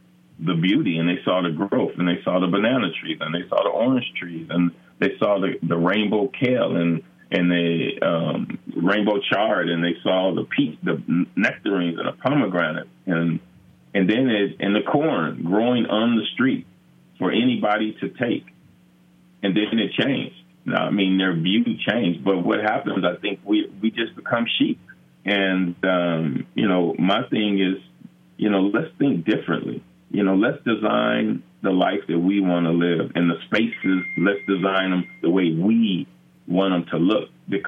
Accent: Los Angeles, California, United States; growing up in South Central and seeing availability and then, you know, you had to go to other neighborhoods to get healthy food

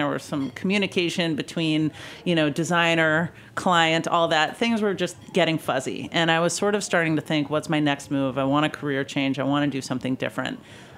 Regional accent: Wellesley, Massachusetts, United States; You know, I grew up in Wellesley, Massachusetts.

